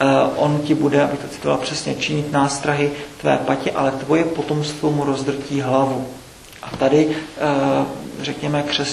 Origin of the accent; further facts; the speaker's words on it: Brno, South Moravian Region, Czechia; born there; to, že jsem se narodil v Brně v roce 66